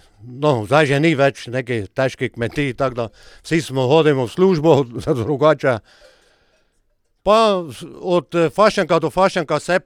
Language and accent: Slovenian; Markovci, Drava, Slovenia; tudi vsi smo iz Markovc, rojeni Markovčani, tak da boljšega originala od tega ni.